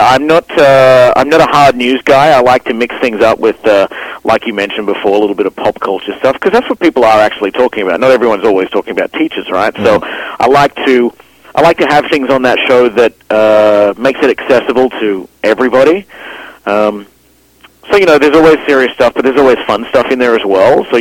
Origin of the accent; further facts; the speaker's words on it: Australia; now in Canada; I just went back to Australia to visit my mother for her 60th